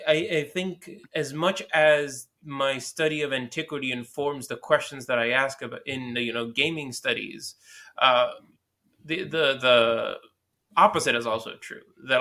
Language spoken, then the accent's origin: English; Puerto Rico; I'm from Puerto Rico. My parents are Cuban. My grandmothers and grandfathers are Cuban.